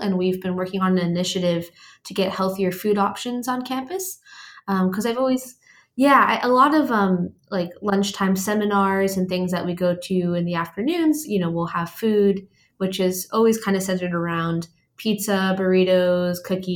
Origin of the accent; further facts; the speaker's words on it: Boston, Massachusetts, United States; So I'm from Boston. I was born and raised there.